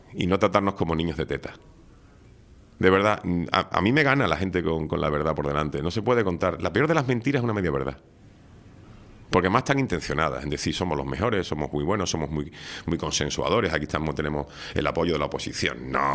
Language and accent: Spanish; La Orotava, Canary Islands, Spain; Yo no quiero ser una mosca cojonera y ser una persona incómoda para nadie en mi pueblo.